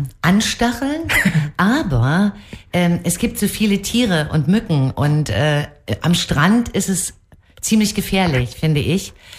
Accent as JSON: {"language": "German", "town": "Potsdam", "region": "Brandenburg", "country": "Germany", "tie": "born or raised there", "said": "ich mache die Premiere im Sommer in meiner Heimatstadt in Potsdam."}